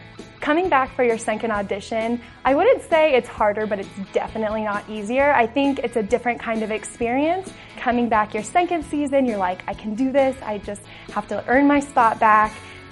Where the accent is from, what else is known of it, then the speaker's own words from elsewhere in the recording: Aurora, Colorado, United States; I'm from Aurora, Colorado, and this is my second season as a Denver Broncos cheerleader.